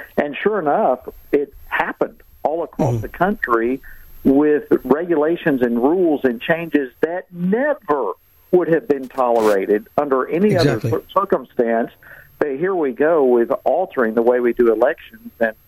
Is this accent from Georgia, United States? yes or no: yes; Georgia, United States; And, of course, I'm from Georgia. I know Georgia well